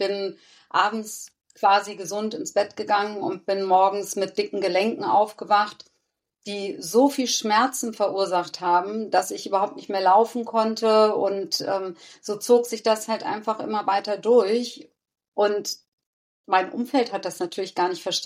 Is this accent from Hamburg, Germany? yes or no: yes; Hamburg, Germany; ich komme aus Hamburg, ich bin aus Leidenschaft Hamburgerin